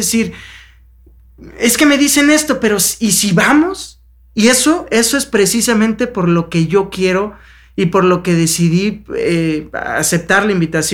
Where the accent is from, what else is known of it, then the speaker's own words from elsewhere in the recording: Veracruz, Mexico; moved away as an adult; now in Mexico City, Mexico; yo estudié finanzas, yo soy de Veracruz, me vine a México a estudiar la carrera